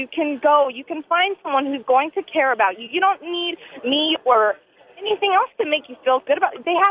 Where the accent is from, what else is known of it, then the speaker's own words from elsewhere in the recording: Napa, California, United States; I'm from Napa, California. I live in San Diego.